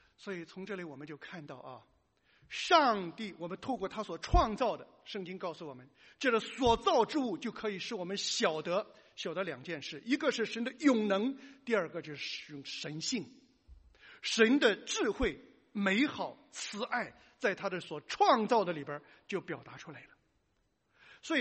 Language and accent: Chinese; China; 咱们都是中国人，都曾经受到这种人不为己天诛地灭